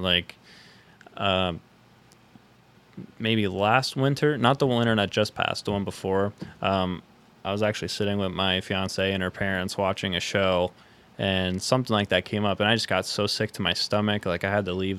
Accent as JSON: {"language": "English", "region": "Pennsylvania", "country": "United States", "tie": "born or raised there", "said": "growing up in Schuylkill County, like, any single place you go, there's going to be jokes about it."}